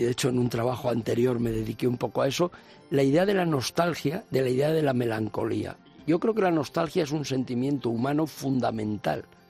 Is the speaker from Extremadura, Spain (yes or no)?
no; Madrid, Community of Madrid, Spain; yo soy un madrileño, como buena parte de los madrileños, hijo o nieto de migrantes y además de lugares muy dispares de España